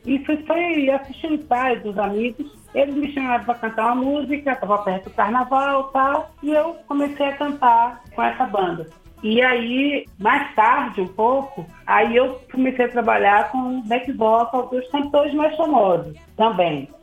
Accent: Salvador, Bahia, Brazil; also born or lived in Rio de Janeiro; now in Brasília, Brazil; eu passei 27 anos da minha vida em Salvador e agora tenho 31 de Brasília. E nasci no Rio de Janeiro, então assim, eu sou o retrato da diversidade brasileira.

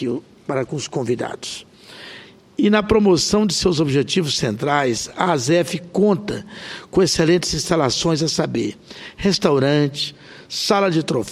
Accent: Corumbá de Goiás, Goiás, Brazil; now in Brasília, Brazil; Sou aqui de Corumbá, de Goiás, vizinho aqui, e muito jovem vinha para cá.

